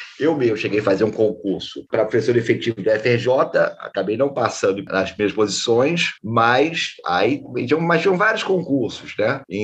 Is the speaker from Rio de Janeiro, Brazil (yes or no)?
yes; Rio de Janeiro, Brazil; voltando para o Rio, para a UFRJ. Eu sou carioca, né? Então foi realmente muito bom, porque é a minha cidade.